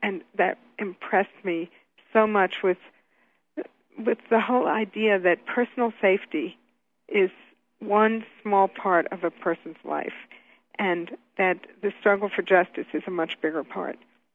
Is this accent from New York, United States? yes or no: yes; New York, United States; And I grew up in New York, so I saw the conditions under which black people and later Puerto Rican people were forced to live.